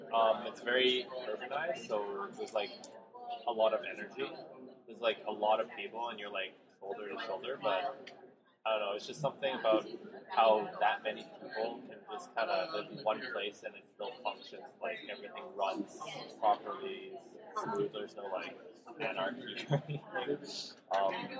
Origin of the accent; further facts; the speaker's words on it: Hong Kong; born there; because I was born in Hong Kong.